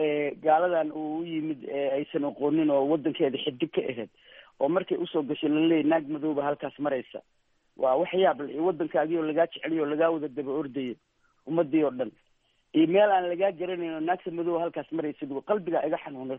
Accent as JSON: {"language": "Somali", "town": "Mogadishu", "region": "Banaadir", "country": "Somalia", "tie": "born or raised there", "said": "aniga reex xamar weynaanba aan ku soo koray"}